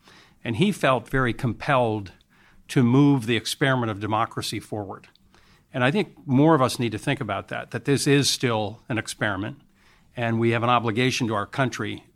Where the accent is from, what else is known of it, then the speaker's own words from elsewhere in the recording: United States; First of all, very lucky and fortunate and grateful about being an American.